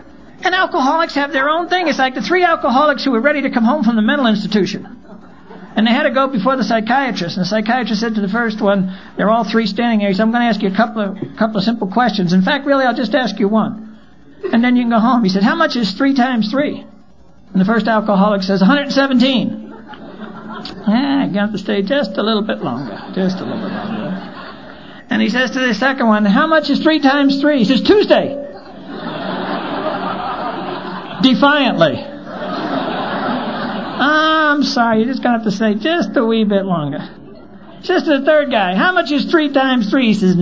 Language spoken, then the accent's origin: English; New York City, New York, United States; I grew up in Brooklyn back in the 50s.